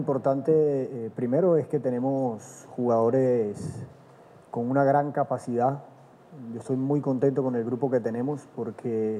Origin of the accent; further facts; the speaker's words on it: Colombia; hemos demostrado que somos colombianos, que nos gustan las cosas difíciles